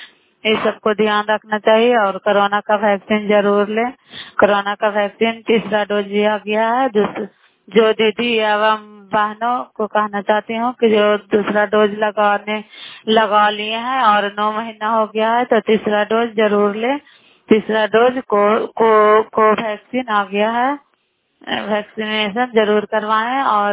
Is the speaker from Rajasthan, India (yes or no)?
no; Bihar, India; नालंदा जिला खराई ब्लॉक के निवासी हूँ।